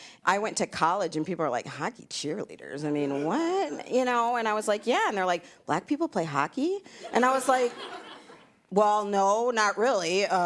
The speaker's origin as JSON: {"language": "English", "region": "Minnesota", "country": "United States", "tie": "born or raised there", "said": "And, you know, I'm from Minnesota, born and raised."}